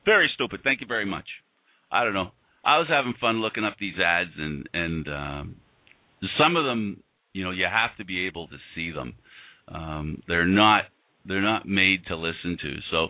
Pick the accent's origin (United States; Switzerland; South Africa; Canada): Canada; Mississauga, Ontario; from my neck of the woods, Mississauga, Ontario.